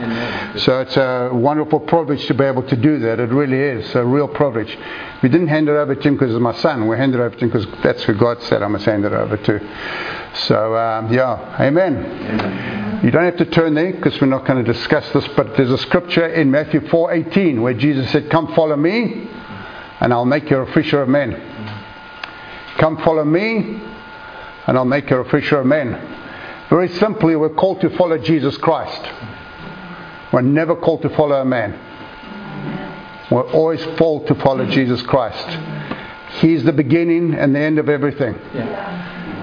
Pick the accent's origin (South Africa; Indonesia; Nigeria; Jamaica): South Africa; moved away as an adult; now in United States; We moved to America in 2003, as I said. We grew up in South Africa.